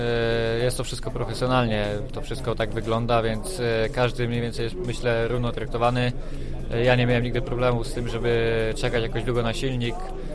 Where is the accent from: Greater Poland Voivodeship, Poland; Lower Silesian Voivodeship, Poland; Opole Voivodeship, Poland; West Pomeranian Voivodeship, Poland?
Greater Poland Voivodeship, Poland; Witkowo; dodatkowo jakieś indywidualne treningi u siebie w Witkowie mam, tam skąd pochodzę.